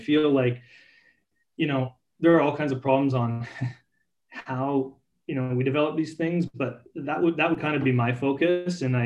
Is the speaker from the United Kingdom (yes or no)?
no; Canada; I grew up in Canada landlocked